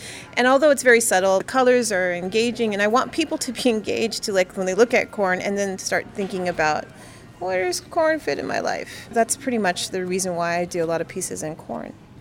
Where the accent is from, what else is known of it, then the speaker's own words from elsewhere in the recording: San Jose, California, United States; I grew up in San Jose, California, and my parents are from Texas.